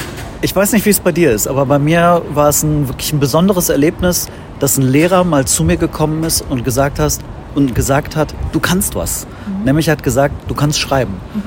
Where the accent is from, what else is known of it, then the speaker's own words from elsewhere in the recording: Cologne, North Rhine-Westphalia, Germany; born there; now in Bonn, Germany; ich bin 41 Jahre alt, bin gebürtiger Kölner, der mittlerweile im Exil in Bonn lebt, aber da sehr glücklich ist. Ich arbeite zwischen Bonn und Köln